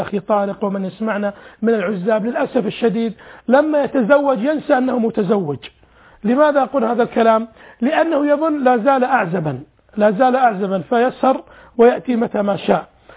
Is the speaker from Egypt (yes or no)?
no; Saudi Arabia; also born or lived in Kuwait; أنا طبعا أحب السعودية حب هذا بلدي، وأنا سعودي أبا عن جد أبي وجدي، لكن أنا مولود في دولة الكويت